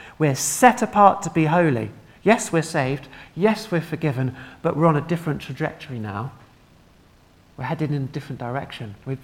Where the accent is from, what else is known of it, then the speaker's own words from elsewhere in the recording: Dunstable, East of England, United Kingdom; now in Reading, United Kingdom; Me and him were kids at the church I grew up in back in Dunstable.